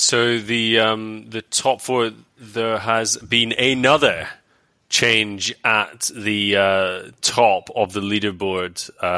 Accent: Scotland, United Kingdom; we are back where we always were, disappointed about being Scottish rugby fans.

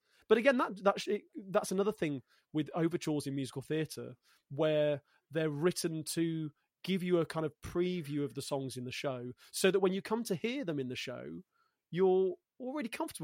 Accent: Coventry, West Midlands, United Kingdom; Born and raised in Coventry in the Midlands, which is very odd because I'm not northern enough to be a northerner, and I'm not southern enough to be a southerner. So I would say I'm a Midlander.

